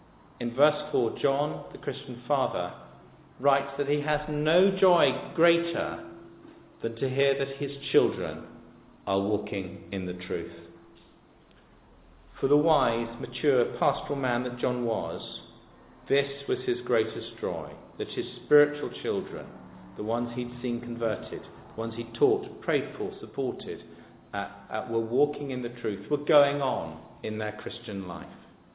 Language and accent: English; United Kingdom; We're British, after all.